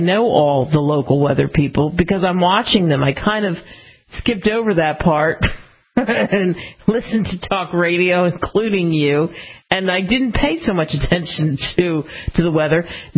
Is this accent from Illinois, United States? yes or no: no; San Bernardino, California, United States; I'm from San Bernardino in that area